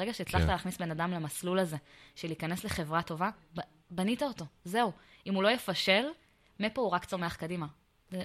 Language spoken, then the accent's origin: Hebrew; Elkana, Judea and Samaria Area, Israel; also born or lived in Kinneret / Safed; האמת שאני גדלתי באלקנה, בשומרון, מי שמכיר.